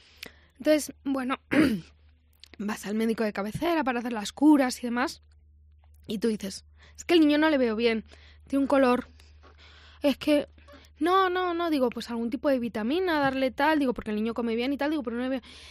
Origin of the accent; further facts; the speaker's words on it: Madrid, Community of Madrid, Spain; es que somos de Madrid, o sea, tengo una casa en Valladolid